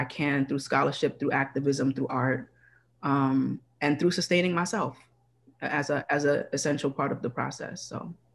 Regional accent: Brooklyn, New York, United States; I am born and raised in Brooklyn all day. And my family is Trini. So I come with that Caribbean flavor.

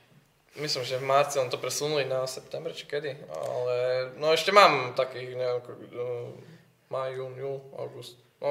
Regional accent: Bardejov, Prešov Region, Slovakia; keďže som z Bardejova

